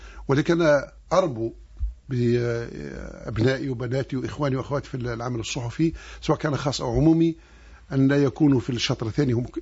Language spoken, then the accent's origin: Arabic; Algeria; لابد أن نكون واقعيين وصرحاء مع أنفسنا كجزائريين